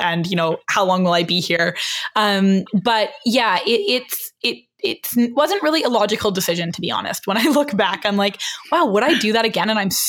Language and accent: English; Canada; I couldn't just come here and work being Canadian.